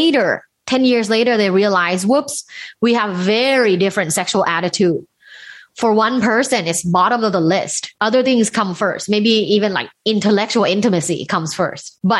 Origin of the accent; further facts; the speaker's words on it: Thailand; You know, like I grew up conservatively in a Thai family. I'm originally from Thailand.